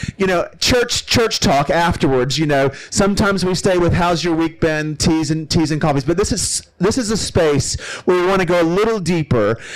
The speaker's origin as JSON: {"language": "English", "country": "United States", "said": "I'm from the States, as you may have sensed."}